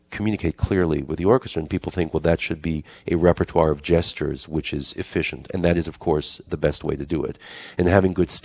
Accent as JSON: {"language": "English", "town": "New York City", "region": "New York", "country": "United States", "tie": "born or raised there", "said": "Well, I grew up in New York City, so you know, I had the usual round of lessons and Juilliard pre-college and, you know, summer things and so forth."}